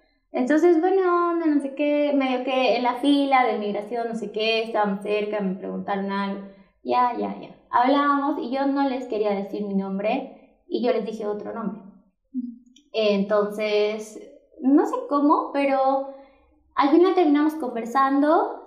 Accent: Argentina; moved away; mi mamá tenía, cuando nos vinimos de Argentina, varios trámites quedaron inconclusos.

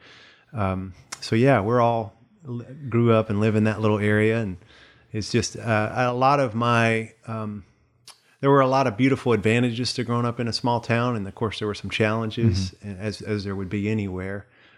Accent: the South, United States; because I thought as a man's man growing up in the South, that definitely wasn't cool.

